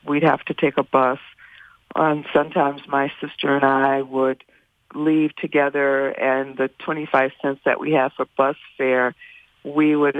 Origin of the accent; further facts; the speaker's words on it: Chicago, Illinois, United States; as well as growing up in Chicago, where there were lots of opportunities to really experience live music